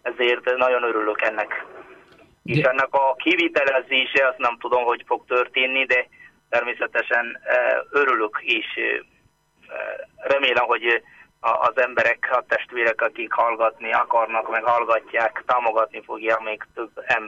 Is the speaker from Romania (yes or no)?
no; Kerala, India; Hungarian is a second language; now in Hungary; Én Indiából, Dél-Indiából, Keralából származom.